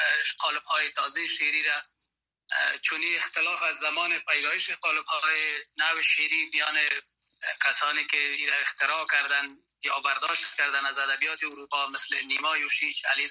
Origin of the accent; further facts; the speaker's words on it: Panjshir, Afghanistan; also born or lived in Kabul; در دهکده ملیمه ولایت پنجشیر زاده شدم، با اصطلاح معمول ما در افغانستان که مکتب تا سنف 8 خواندم، بعد از اون که تحول آمد رژیم سیاه طالبانی سقوط کرد و کابل آمدم.